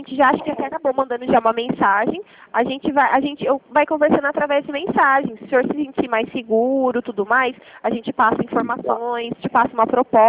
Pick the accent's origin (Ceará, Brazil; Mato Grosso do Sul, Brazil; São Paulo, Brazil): São Paulo, Brazil; Limeira; Somos aqui de Limeira, do interior